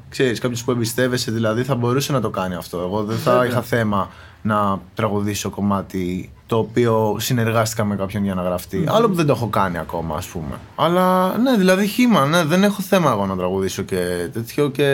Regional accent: Athens, Attica, Greece; Είμαι από τα Πετράλωνα.

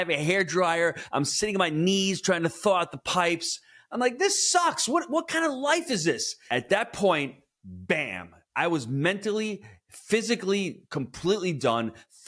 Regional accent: New York, United States; I'm a New Yorker, born, bred. I'm never going to leave. There is no way I'm leaving New York.

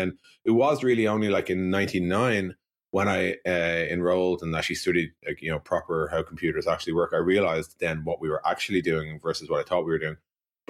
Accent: Dublin, Leinster, Ireland; I grew up in Dublin in the 1980s.

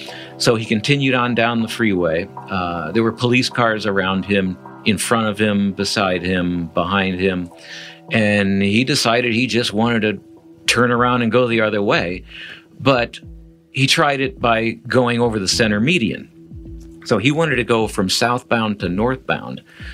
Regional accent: Midwest, United States; It just looked like, I'm from the Midwest, and to me it looked like a tornado had gone through.

